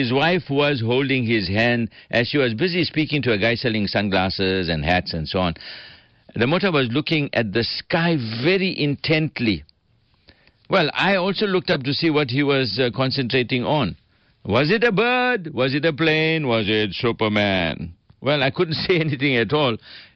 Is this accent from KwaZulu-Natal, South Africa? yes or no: yes; Port Shepstone, KwaZulu-Natal, South Africa; the Amzimkulu River at my hometown of Port Shepson when it was in flood.